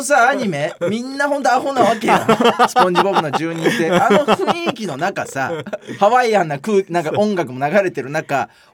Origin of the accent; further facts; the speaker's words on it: Gunma, Japan; まだ草薙がうちの実家にネタ合わせで、うん、群馬までねわざわざ来てくれてる時に